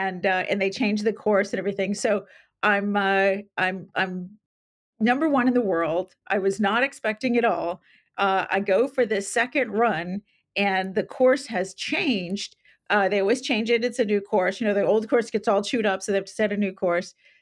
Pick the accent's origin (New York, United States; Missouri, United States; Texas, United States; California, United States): California, United States; San Diego; I grew up in San Diego where there's no snow. So I had to move away to train, move away from my family.